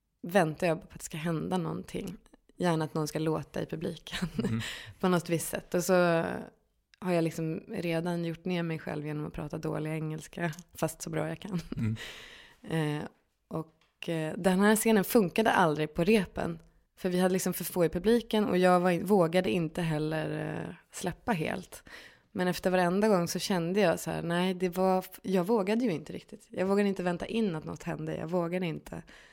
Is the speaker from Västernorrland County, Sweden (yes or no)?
yes; Härnösand, Västernorrland County, Sweden; also born or lived in Gothenburg; Ja, men, och sen kom jag till Härnösand så att det, när jag var 5.